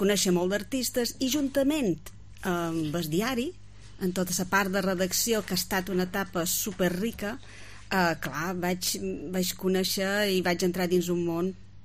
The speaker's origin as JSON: {"language": "Catalan", "town": "Ciutadella", "region": "Balearic Islands", "country": "Spain", "said": "vaig pensar, no, no, jo he d'anar a Ciutadella, que és ca meua"}